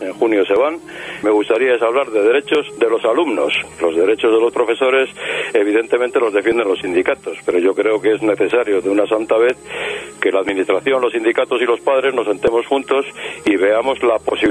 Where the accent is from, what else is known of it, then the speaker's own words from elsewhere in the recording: Basque Country, Spain; Yo soy vasco